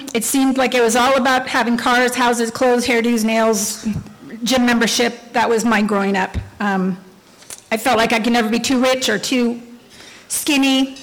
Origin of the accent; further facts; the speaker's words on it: North Hollywood, California, United States; I grew up in North Hollywood in the 1960s and 70s. We were a solidly middle-class family.